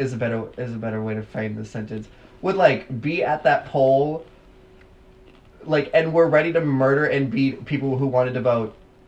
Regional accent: Detroit, Michigan, United States; And the guy was in Detroit, Michigan, my hometown, recruiting for his fucking white supremacist, white nationalist, like, cult shit.

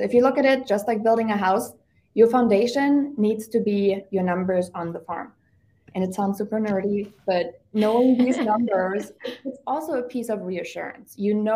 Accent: Germany; moved away; I was born and raised in Germany.

